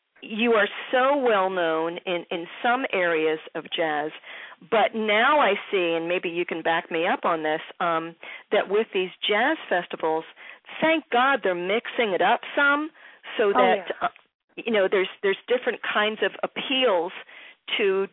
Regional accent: Philadelphia, Pennsylvania, United States; and then you play my hometown, which is actually just a hop, skip, and a jump from where you are, Philly.

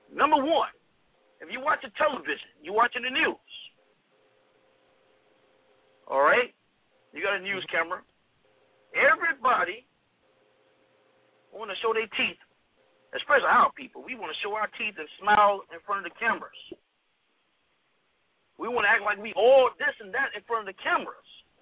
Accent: Chicago, Illinois, United States; also born or lived in Mississippi; now in Jackson, United States; I'm in Jackson, Mississippi right now, which is my original home. I'm from Chicago. This is my original home, Mississippi.

